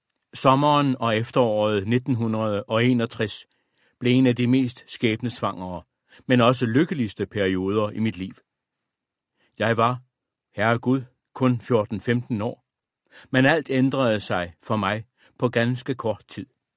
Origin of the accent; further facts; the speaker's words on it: Brovst, North Denmark Region, Denmark; Alle mine barndomsdage havde siden udspillet sig i dette solide guldstenshus, der var blandt de ældste i Brovst stationsby